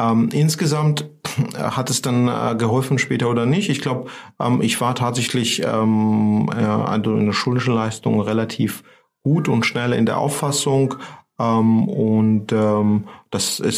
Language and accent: German; Georgia; German is a second language; moved away as an adult; now in Germany; Also ich komme aus Georgien, das kann man unschwer an meinem Nachnamen erkennen. Zumindest die Eingeweihten würden das tun. Bin dort aufgewachsen, habe auch dort studiert und bin zur Promotion nach Deutschland gekommen